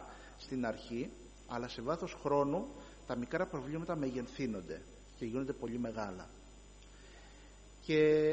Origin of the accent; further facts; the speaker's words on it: Lemnos, North Aegean, Greece; moved away as an adult; now in Athens, Greece; και η καταγωγή μου είναι από τη Λίμνο. Βρίσκομαι στην Αθήνα τα τελευταία περίπου 14-15 χρόνια, από το 2008 και μετά